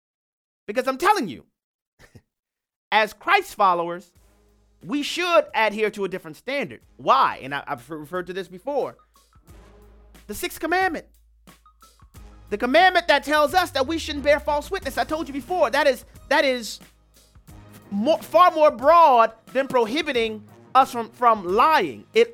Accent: Louisiana, United States; Happened at the University of Louisiana Lafayette, in my home state.

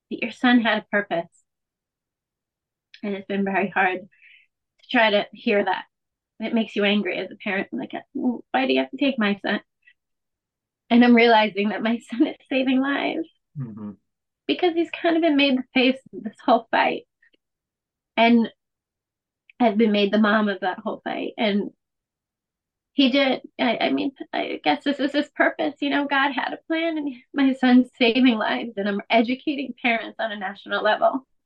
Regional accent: East Coast, United States; made it out to where we grew up on the East Coast

